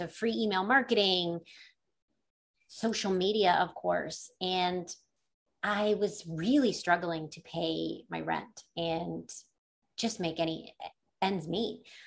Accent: Stratford, Ontario, Canada; Growing up in Stratford, it really wasn't a thing.

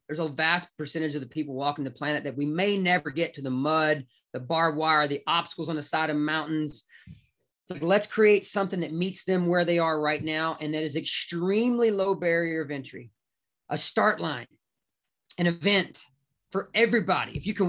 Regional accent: Austin, Texas, United States; you're going to be coming to one in January here in Austin, my hometown.

